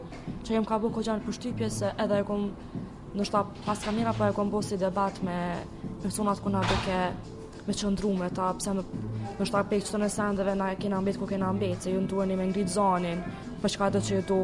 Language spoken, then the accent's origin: Albanian; Kosovo; prej a kisha mbjetu në si Kosovar në Beograd